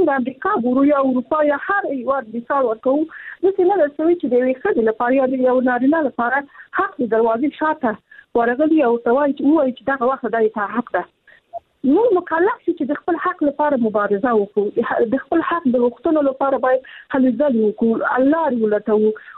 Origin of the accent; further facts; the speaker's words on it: Afghanistan; زه خپله په افغانستان کې پیدا شوې، په افغانستان کې لویه سوم